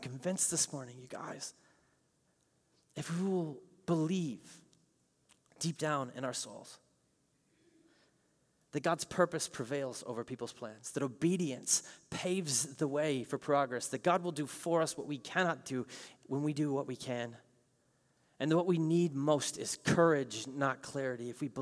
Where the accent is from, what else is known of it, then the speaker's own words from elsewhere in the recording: Midwest, United States; and I'm from the Midwest. I'm nice. I'm not going to yell out loud